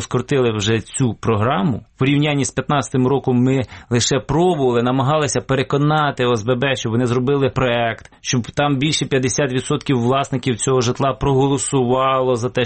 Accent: Kamianets-Podilskyi, Khmelnytskyi Oblast, Ukraine; це місто Кам'янець-Подільський. До речі, моє рідне місто

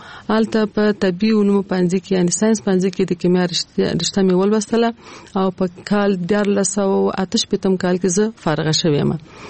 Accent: Kabul, Afghanistan; په کال 1940 کال کې زه په کابل ښار کې زیږیدلې یم. زیګون په کابل کې شوه ده او ژوند مې هم د کابل ښار په 15 مناحیه کې یعنی د خوشحال مینه منطقه کې ما ژوند کړی ده.

